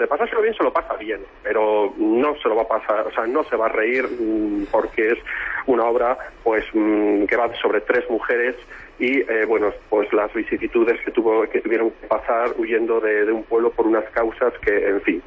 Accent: Palencia, Castile and León, Spain; Aunque nosotros somos de Palencia, pues no son tantas las oportunidades que tenemos para venir aquí a Palencia.

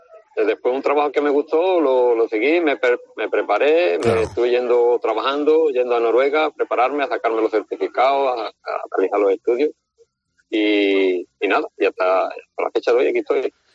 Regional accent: Aznalcázar, Andalusia, Spain; Yo soy original de Sevilla, de Aznalcázar, un pueblecito pegado.

